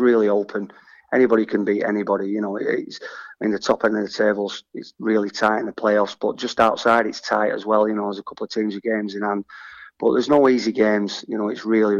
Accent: Preston, North West England, United Kingdom; obviously, because I'm from Preston, I'm around the area

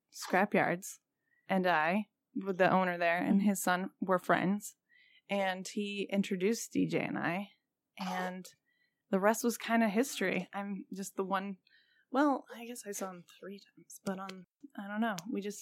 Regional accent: Buchanan, Michigan, United States; Yeah, and I grew up in Buchanan, like you.

